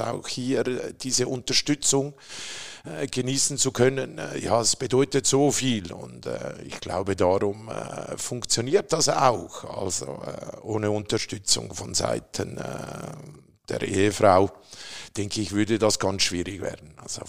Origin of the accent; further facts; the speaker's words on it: Zurich, Switzerland; ich bin in Zürich geboren. Mein Heimatort ist Trienge, Luzern. Mhm. Aber geboren bin ich in Zürich.